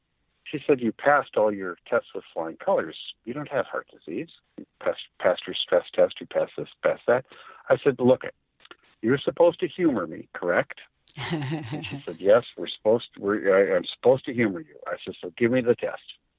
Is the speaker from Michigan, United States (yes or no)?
yes; Sault Ste. Marie, Michigan, United States; I'm from Sault Ste. Marie, Michigan, originally, which might as well say it's Canada.